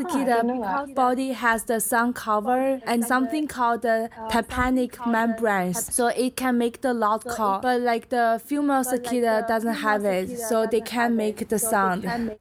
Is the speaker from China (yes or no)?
yes; China; English is a second language; Like instead, they rain a lot in the winter, which is really totally different in China. Because in my hometown city, in the winter, they never rain or snows.